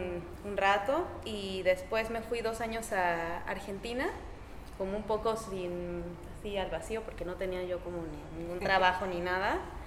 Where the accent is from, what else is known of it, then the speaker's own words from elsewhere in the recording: Cuernavaca, Morelos, Mexico; soy de Cuernavaca.